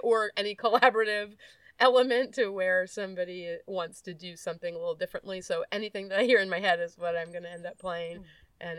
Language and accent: English; Pennsylvania, United States; also born or lived in Delaware; I was born in Delaware, but then my family moved to Pennsylvania.